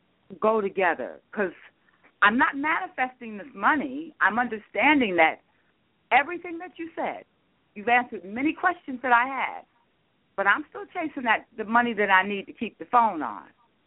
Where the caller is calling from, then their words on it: New Jersey, United States; I'm in New Jersey.